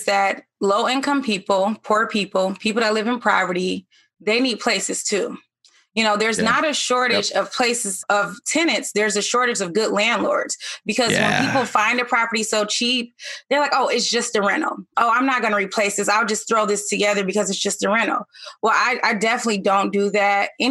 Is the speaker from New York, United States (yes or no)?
no; Detroit, Michigan, United States; You know, I grew up in Detroit, and honestly, I grew up in a really bad neighborhood